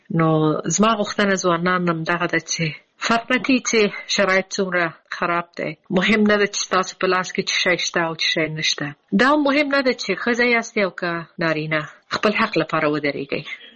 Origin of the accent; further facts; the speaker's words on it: Afghanistan; moved away; زه د افغانستان نه بند یم زه ورځې شمېرم چې زه بیرته کله خپل ملک ته ځم او بیرته خپل ټاټوبی خپل خلکو سره